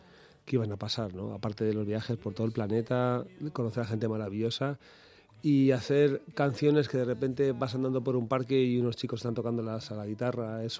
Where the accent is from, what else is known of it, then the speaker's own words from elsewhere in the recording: Madrid, Community of Madrid, Spain; accent: Madrid; ya hace muchos años que no vivo en Aluche. Pero yo a día de hoy me preguntan, ¿de qué barrio eres de Aluche?